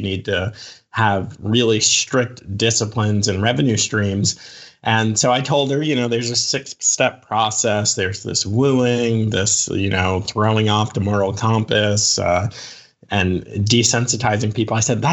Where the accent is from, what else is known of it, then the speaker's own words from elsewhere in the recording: Virginia, United States; also born or lived in New York; But I claim Virginia. We left like summer in between third and fourth grade. So I've been raised in Virginia